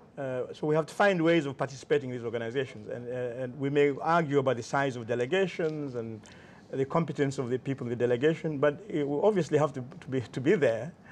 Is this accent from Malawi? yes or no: yes; Malawi; I'm from Malawi